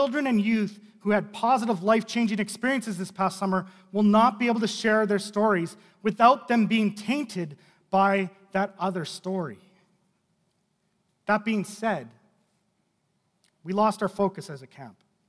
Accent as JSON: {"language": "English", "town": "Kelowna", "region": "British Columbia", "country": "Canada", "tie": "born or raised there", "also_born_or_lived": "Saskatoon", "said": "I grew up in Kelowna, BC. Actually, my first 10 years were here in Saskatoon, and then we moved out to Kelowna when I was about 11."}